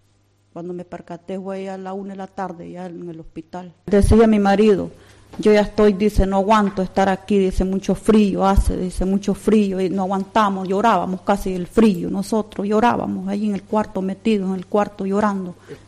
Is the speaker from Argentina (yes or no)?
no; Nicaragua; moved away; yo me vine de allá de Nicaragua buscando, pues, porque ya está muy dura la situación, está muy dura. Entonces los venimos, pues, aquí con mi marido a trabajar